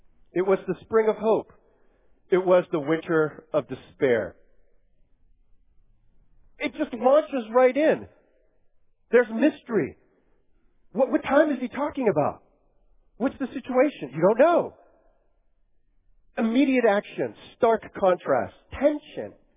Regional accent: Pennsylvania, United States; also born or lived in New York City; although I was born in New York City, I actually spent a good portion of my childhood growing up in rural Pennsylvania.

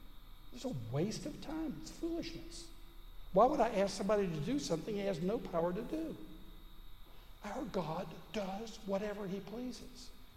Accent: the South, United States; And I have to say, as a Southerner, it's not really good Southern manners.

